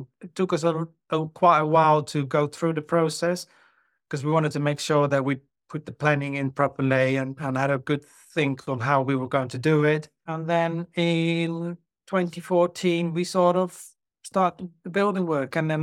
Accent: Netherlands; English is a second language; moved away as an adult; now in United Kingdom; I'm originally from Holland, or as now called the Netherlands, apparently. Came over in 1994, so there we go. Another celebration. I've been in the country for 30 years.

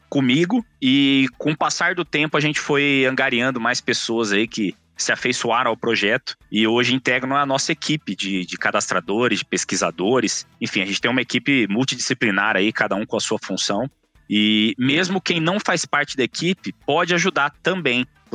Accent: Campo Grande, Mato Grosso do Sul, Brazil; em 98 eu abri uma loja de videogame na minha cidade natal, em Campo Grande, Mato Grosso do Sul.

